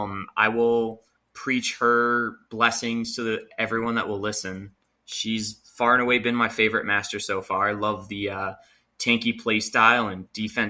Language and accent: English; Florida, United States; and I'm from Florida, so seeing Uncle Bog just kind of drove me straight into the game.